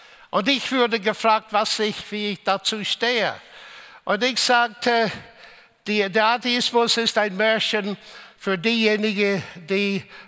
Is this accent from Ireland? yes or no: yes; Ireland; German is a second language; Es war schön, im Eröffnungsvortrag die schönen Bilder von meinem Heimat Irland zu sehen. Ich bin gebürtige Ire